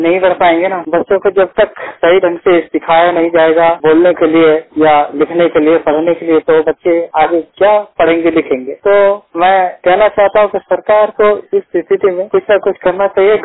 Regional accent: Bihar, India; now in Delhi, India; मैं बिहार का रहने वाला हूँ मूल रूप से।

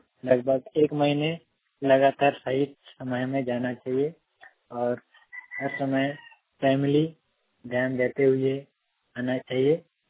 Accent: Jharkhand, India; मैं झारखंड के रहने वाला हूँ।

